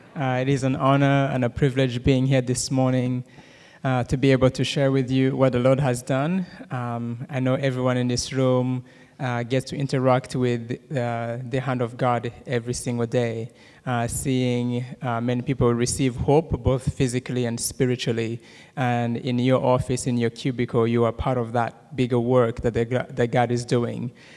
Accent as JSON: {"language": "English", "country": "Rwanda", "accent": "Rwandan", "second_language": "English", "lives_now": "United States", "said": "So my Rwandan accent, even if I wanted to get rid of it, there's no way I would be able to get rid of the accent."}